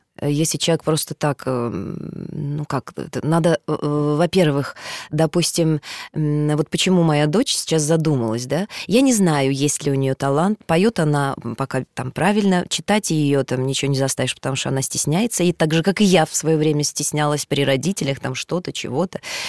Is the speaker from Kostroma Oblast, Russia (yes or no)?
no; Omsk, Omsk Oblast, Russia; accent: Siberian; поскольку я девочка из Омска приехала, естественно, у меня был говор.